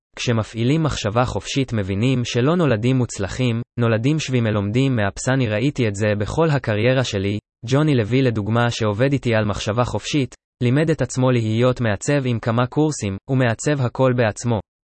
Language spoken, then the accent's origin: Hebrew; Haifa, Haifa District, Israel; גדלתי בשכונת דניה בחיפה, שכונה של עשירים, אך אנחנו היינו יותר מעני דניה